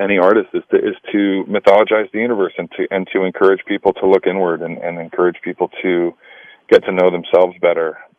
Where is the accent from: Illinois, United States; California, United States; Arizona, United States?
California, United States; Sacramento; Yeah, man, I grew up in Sacramento, California. I did theater in high school.